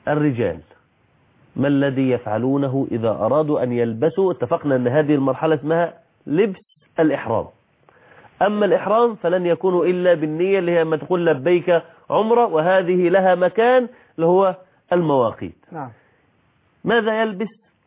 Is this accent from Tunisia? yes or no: no; Egypt